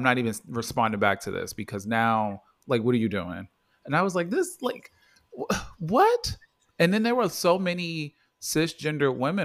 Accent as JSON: {"language": "English", "town": "Baltimore", "region": "Maryland", "country": "United States", "tie": "born or raised there", "said": "And I will say, like, growing up in Baltimore, I saw trans women early, like when I was younger."}